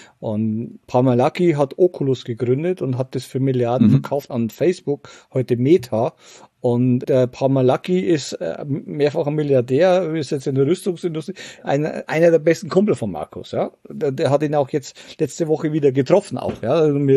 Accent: Bavaria, Germany; Ich komme aus dem Bayerischen Wald, ja. Wo ich sage, ich bin auf 100 Einwohner Kuhdorf aufgewachsen.

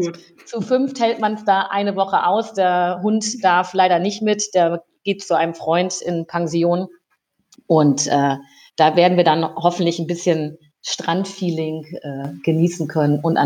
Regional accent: Lower Saxony, Germany; now in Rhineland, Germany; Ich bin aus der Lüneburger Heide ins Rheinland gekommen

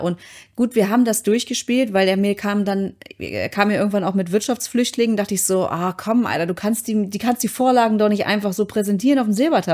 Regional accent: Saxony, Germany; Ich komme aus der Nähe von Chemnitz.

